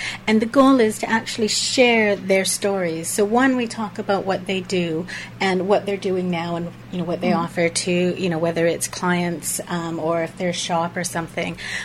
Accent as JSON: {"language": "English", "country": "Canada", "moved": "yes", "said": "I came over from Canada far too long ago for me to want to mention."}